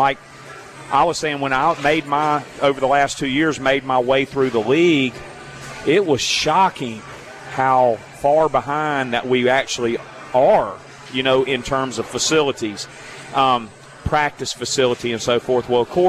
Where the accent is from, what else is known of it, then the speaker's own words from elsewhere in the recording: Hattiesburg, Mississippi, United States; But when I grew up here in Hattiesburg, this was before the Coast Coliseum was built.